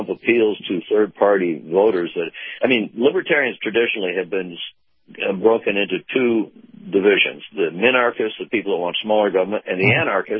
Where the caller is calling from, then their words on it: Sarasota, Florida, United States; in Sarasota, Captain.